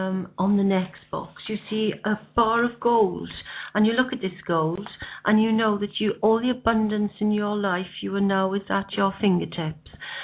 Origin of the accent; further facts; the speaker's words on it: Wales, United Kingdom; As you know, I'm from South Wales myself